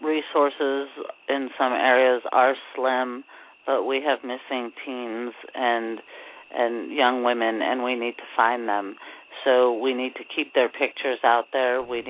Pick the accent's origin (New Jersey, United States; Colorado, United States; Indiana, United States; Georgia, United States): Colorado, United States; Aurora; I am from Aurora, Colorado, and I work for the Aurora Police Department